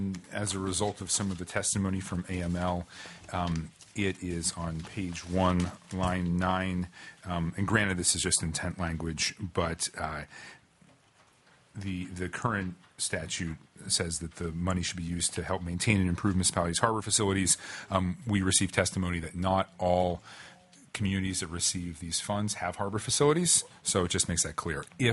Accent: Cordova, Alaska, United States; thinking back to the commercial fishermen that I grew up with in Cordova

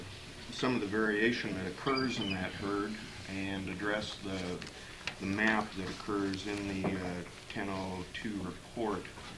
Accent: Fairbanks, Alaska, United States; I'm from Fairbanks.

